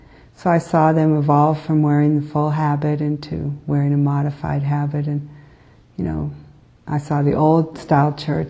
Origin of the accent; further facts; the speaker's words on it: Kansas, United States; born there; But I was born in Kansas, and I was taught by the Benedictine sisters there from Atchison, Kansas, okay, and for 8 years.